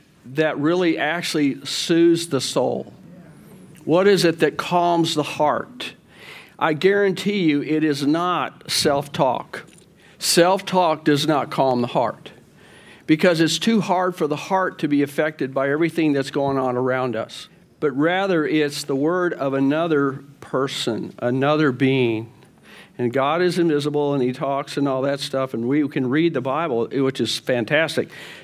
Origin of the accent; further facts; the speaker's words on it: Fort Worth, Texas, United States; So I was raised in Fort Worth.